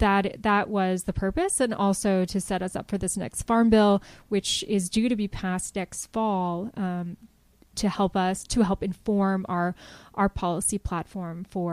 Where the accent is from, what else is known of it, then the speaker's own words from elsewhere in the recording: Columbus, Ohio, United States; Well, I grew up in Columbus, Ohio.